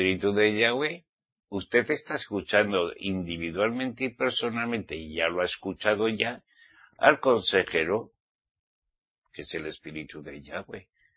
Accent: Spain; como soy español, yo me conozco bien esos anuncios, ¿saben?

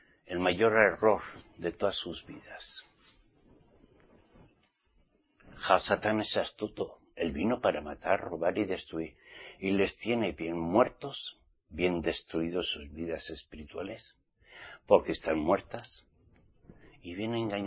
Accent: Spain; yo soy español.

